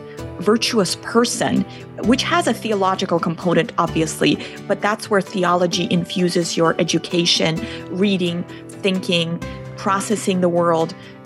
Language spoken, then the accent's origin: English; Russia; English is a second language; also born or lived in Israel; now in United States; back then, I was growing up in Soviet Russia. So this was a Russian book, translation from Hungarian, all kinds of weird stories there. But I fell in love with the classics, and years later, my family first immigrated from Russia to Israel, and then when I was in high school, we moved to the U.S.